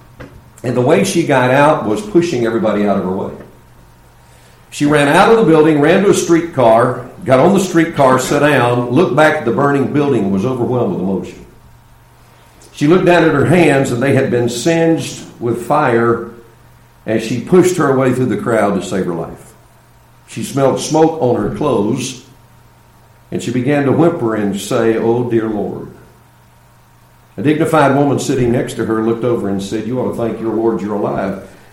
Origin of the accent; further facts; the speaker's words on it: United States; hi, I'm from America. This is my cousin.